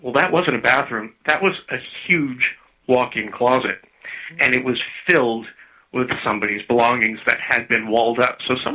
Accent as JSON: {"language": "English", "town": "Hollywood", "region": "California", "country": "United States", "tie": "born or raised there", "said": "I grew up in Hollywood, you know, as a little kid, in one of the original Hollywoodland homes."}